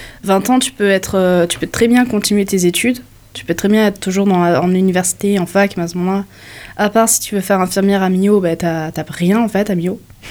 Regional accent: Marseille, Provence-Alpes-Côte d'Azur, France; Je viens de Marseille, franchement, j'ai vu, il n'y a pas de métro

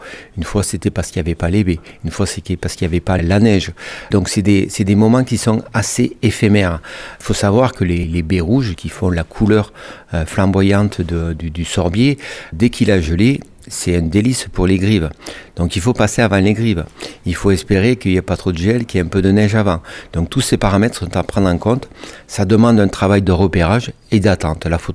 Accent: Aubrac, France; L'Aubrac, c'est ma terre natale.

